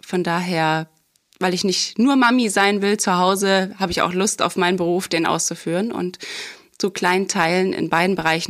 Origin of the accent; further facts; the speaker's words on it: Saxony, Germany; Witzigerweise komme ich ja ursprünglich aus dem Osten, aus der Nähe aus Dresden. Und ich habe in Dresden meine Ausbildung angefangen